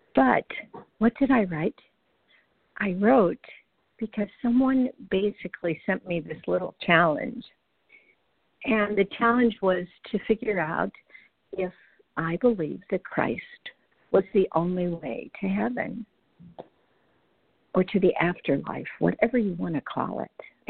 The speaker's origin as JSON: {"language": "English", "region": "Bible Belt", "country": "United States", "tie": "born or raised there", "said": "This is probably making some of you get palpitations in your heart because I grew up in the Bible Belt."}